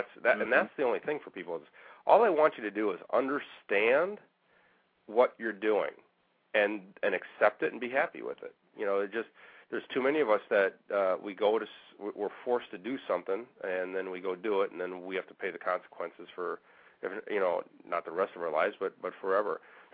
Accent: Waukesha, Wisconsin, United States; now in Muskego, United States; No, I live in Muskego. I'm from Waukesha.

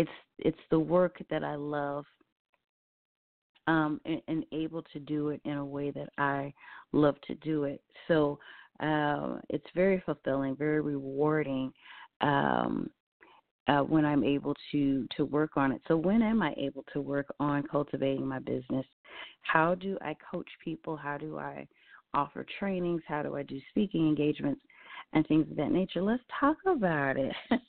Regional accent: St. Louis, Missouri, United States; My first job actually was singing and dancing for a troupe called Team 11 out of my hometown, St. Louis, Missouri, where I still reside.

